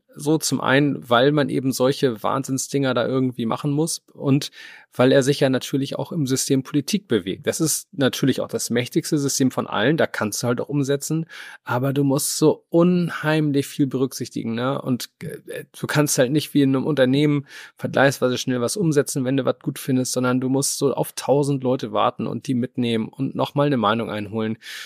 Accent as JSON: {"language": "German", "region": "Hamburg", "country": "Germany", "said": "ich auch als Hamburger merke so"}